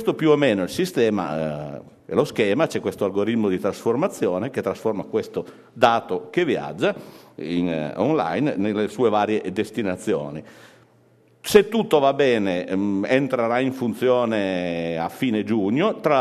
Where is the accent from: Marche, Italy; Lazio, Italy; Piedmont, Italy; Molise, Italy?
Piedmont, Italy; io sono piemontese